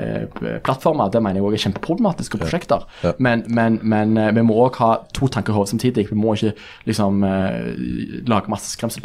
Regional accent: Rogaland, Norway; Nei, jeg skal bare si det at jeg kommer fra Rogaland selv

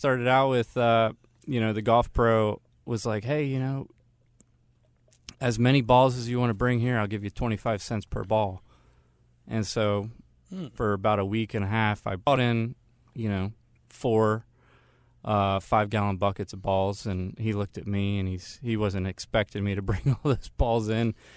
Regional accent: Maryland, United States; I grew up in Maryland.

